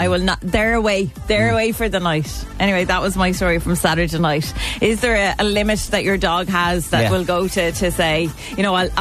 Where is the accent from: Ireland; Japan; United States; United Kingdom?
Ireland; Wexford, Leinster; accent: Irish; I thought I heard an accent, an Irish accent." And I said, "Oh, yeah, I'm from Wexford."